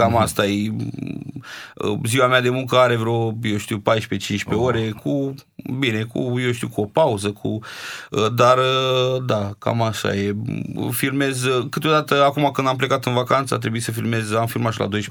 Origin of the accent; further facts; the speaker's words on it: Constanța, Constanța County, Romania; eu am copilărit în Constanța